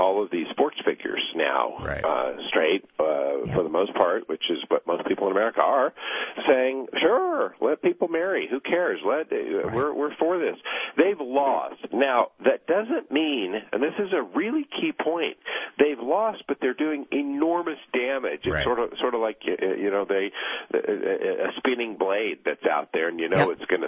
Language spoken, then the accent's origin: English; Tennessee, United States; But at the same time, my home state of Tennessee on Monday passed legislation